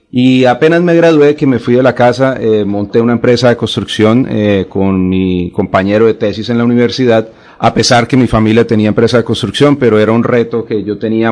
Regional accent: Bucaramanga, Santander, Colombia; also born or lived in San Gil; Santanderiano. Nací en San Gil, Santander. Me crié en Bucaramanga. Llevo toda mi vida en Bucaramanga. Estudié en mi universidad acá también.

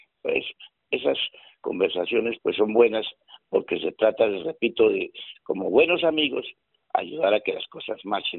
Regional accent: Bucaramanga, Santander, Colombia; como bumangueses y como santandereanos, pues ayudemos todos al progreso de nuestra ciudad.

